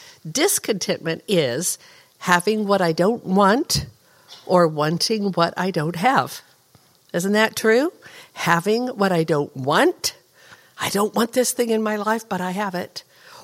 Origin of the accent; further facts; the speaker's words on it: Oregon, United States; It's helpful that I'm from Oregon, so I'm used to rain, and rain doesn't really bother me.